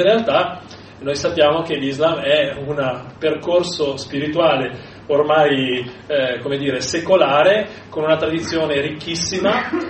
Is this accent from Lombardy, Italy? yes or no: yes; Lombardy, Italy; sono brianzolo, ecco, la terra della promessa, per me la terra della promessa è la Brianza